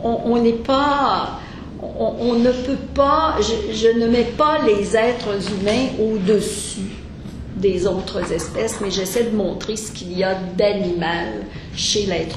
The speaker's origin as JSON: {"language": "French", "town": "Sherbrooke", "region": "Quebec", "country": "Canada", "said": "Je viens de Sherbrooke, une ville à la frontière des États-Unis."}